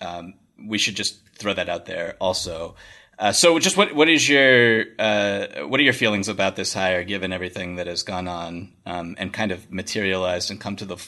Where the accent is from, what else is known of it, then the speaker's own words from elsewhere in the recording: Boston, Massachusetts, United States; and I am from Boston. I was, 9 years old in 1997